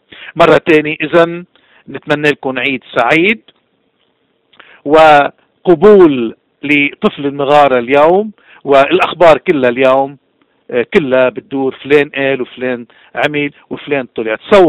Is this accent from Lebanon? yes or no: yes; Lebanon; نحن بدنا نكون واعيين كلبنانيين